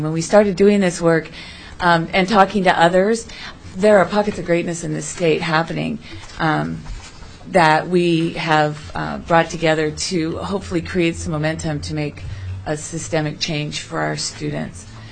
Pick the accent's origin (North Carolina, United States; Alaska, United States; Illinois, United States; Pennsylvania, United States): Alaska, United States; Anchorage; I am on the board of directors for the Alaska Tech Prep Consortium, and I'm from Anchorage.